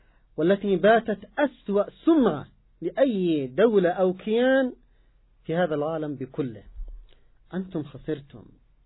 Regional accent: Yemen; هذا العدوان على بلدنا اليمن

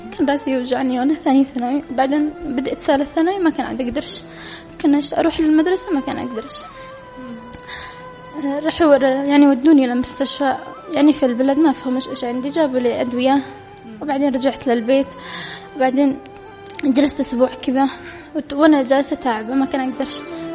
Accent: Hajjah, Yemen; انا من حجه.

